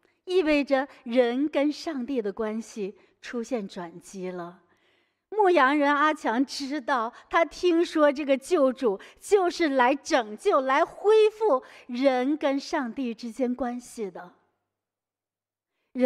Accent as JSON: {"language": "Chinese", "country": "Singapore", "said": "我们新加坡人不太知道，你没有喂过马，没有养过马，不太知道。"}